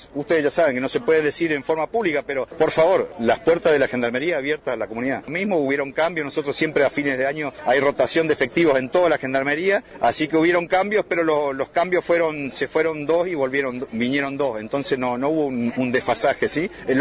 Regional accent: Argentina; somos argentinos

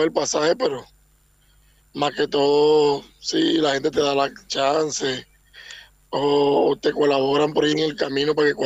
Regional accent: Cartagena, Bolívar, Colombia; now in Argentina; Bueno, buenos días, yo soy de Cartagena.

